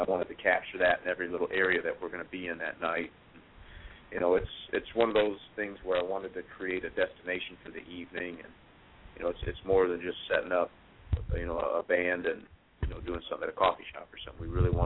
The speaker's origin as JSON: {"language": "English", "town": "Lansing", "region": "Michigan", "country": "United States", "tie": "born or raised there", "said": "we're going to get down right here in Lansing, my hometown"}